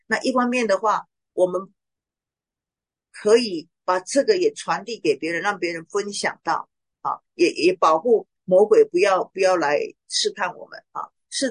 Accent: Taiwan; 因为我是台湾人，所以一副中国脸

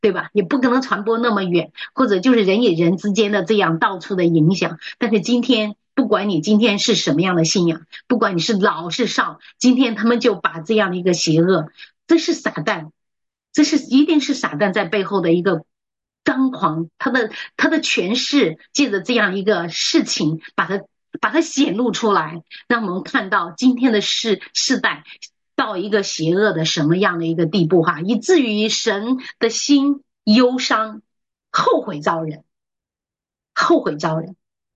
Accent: Henan, China; moved away; 就是说，我们河南的时候哈、啊

